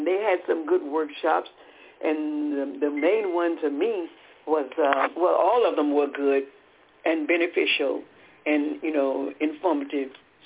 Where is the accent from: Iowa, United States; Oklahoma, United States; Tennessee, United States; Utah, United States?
Tennessee, United States; Nashville; Yes, I'm from Nashville, Tennessee.